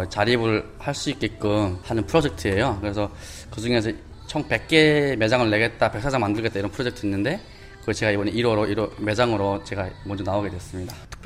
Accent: North Korea; 저희가 북한에서 왔는데

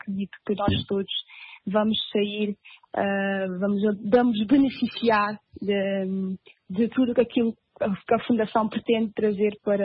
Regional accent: Cape Verde; como cabo-verdiana, como uma jovem que também nasceu dentro da dança

